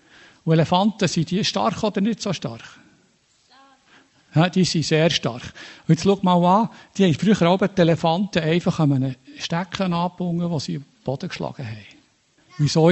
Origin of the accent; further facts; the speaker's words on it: Switzerland; kurz nachdem wir als Schweizer Stimmbürger zwei Initiativen zur Senkung der Gesundheitskosten der Urne deutlich abgelehnt haben